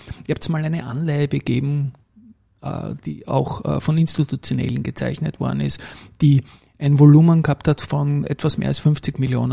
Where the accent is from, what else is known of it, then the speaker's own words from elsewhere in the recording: Vienna, Austria; sage ich mal als Wiener.